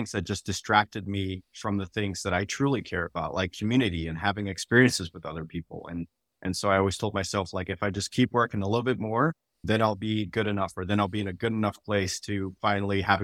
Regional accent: Netherlands; now in United States; I grew up in the Netherlands and moved to the United States, was in the Air Force and military, moved around a bunch

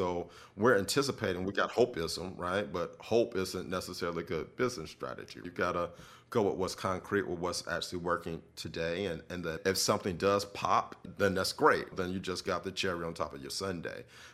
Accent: Chicago, Illinois, United States; I'm from the Windy City from Chicago.

